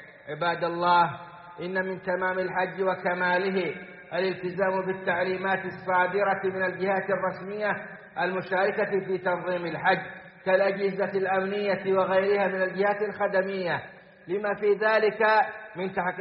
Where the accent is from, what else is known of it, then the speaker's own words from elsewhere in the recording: Saudi Arabia; وأدم على بلادنا السعودية أمنها وإيمانها وقيادتها ومقدساتها